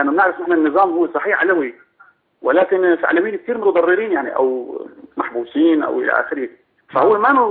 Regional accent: Latakia, Latakia Governorate, Syria; أنا مسلم سني من اللاذقية.

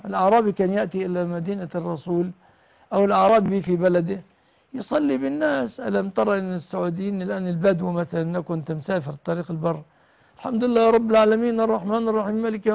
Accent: Egypt; بلادنا مصر

